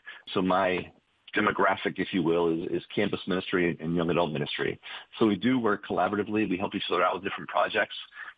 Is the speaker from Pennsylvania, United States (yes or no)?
no; Florida, United States; I grew up in Florida, and I grew up in a Baptist household.